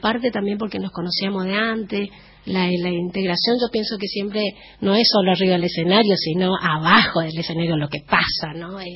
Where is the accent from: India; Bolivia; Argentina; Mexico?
Argentina; Corrientes; Y yo soy correntino